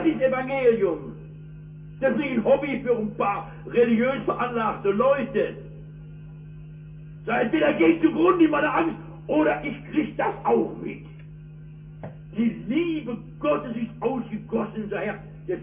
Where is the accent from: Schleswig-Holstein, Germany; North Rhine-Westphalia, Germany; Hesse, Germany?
North Rhine-Westphalia, Germany; Ich komme aus dem Ruhrgebiet.